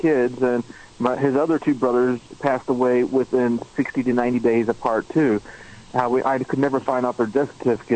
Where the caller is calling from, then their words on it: Harrison, Arkansas, United States; from Arkansas.